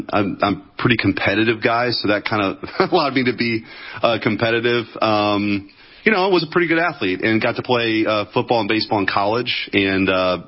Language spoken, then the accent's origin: English; Bridgeton, Missouri, United States; born there; I was born in Bridgeton, Missouri, which is a working class area, a working class neighborhood in the St. Louis area.